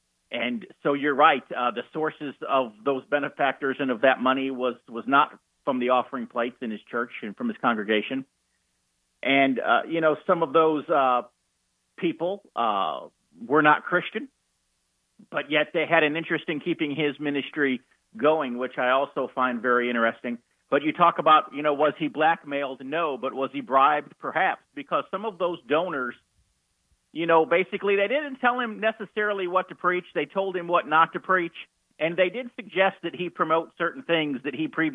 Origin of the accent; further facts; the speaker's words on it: Indiana, United States; Well, when I was a boy, I grew up in the Old Testament, Indiana